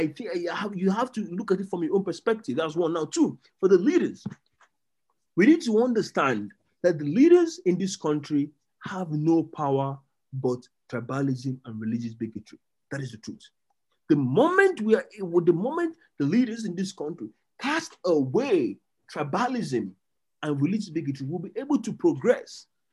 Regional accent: Eastern Nigeria, Nigeria; I grew up in the East. I grew up in the East, and all I heard was, see, if he's a Muslim and he's a Northerner, he's wicked.

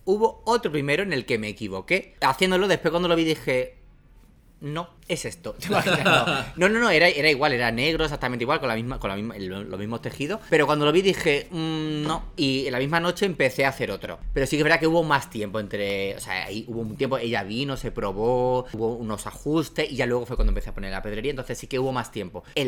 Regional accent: Seville, Andalusia, Spain; que lo utilicé para un bolo en Sevilla, además, porque era mi tierra, era como algo especial

